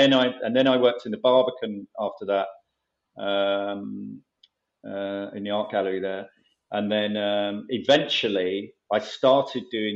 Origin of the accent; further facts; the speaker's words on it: Romford, London, United Kingdom; I grew up in Romford.